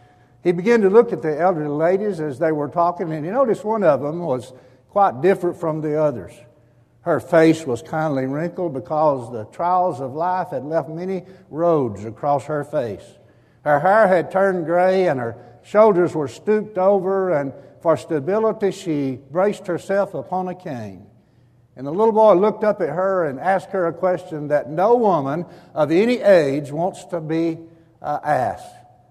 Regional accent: Alabama, United States; now in North Carolina, United States; I said, well, I was born and raised in Alabama. For the last 27 years, I've been living in the great state of North Carolina.

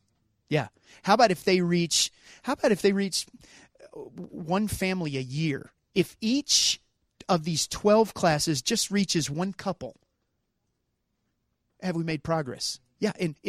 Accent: the South, United States; I came from the South. My dad's a Baptist preacher.

